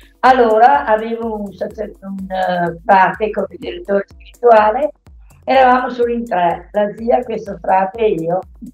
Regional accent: Padua, Veneto, Italy; moved away; abitavo a Padova, perché sono di Padova, e sono trapiantata qui da 50 anni circa

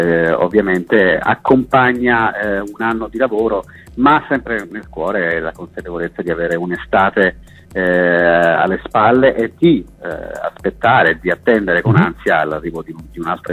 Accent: Pescara, Abruzzo, Italy; L'abbiamo fatto a Pescara, che è la mia città natale.

